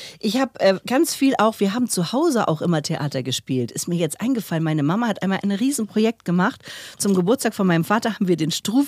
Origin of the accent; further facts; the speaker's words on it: Lübeck, Schleswig-Holstein, Germany; Ich bin in Lübeck geboren, dann habe ich erst in Pogez gelebt, ein ganz kleines Dorf am Ratzeburger See.